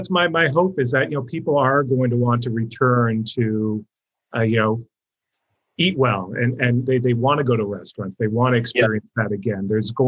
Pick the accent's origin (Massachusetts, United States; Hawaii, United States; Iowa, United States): Hawaii, United States; Honolulu; On Oahu. So Honolulu.